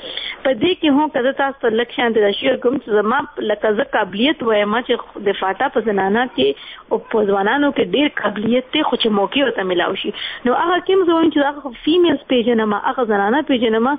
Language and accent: Pashto; Khyber Pakhtunkhwa, Pakistan; also born or lived in Islamabad, Pakistan / Dera Ismail Khan, Pakistan; زه یوه قبایلي یم، زه د ساؤتھ وزیرستان یم، مسوده یم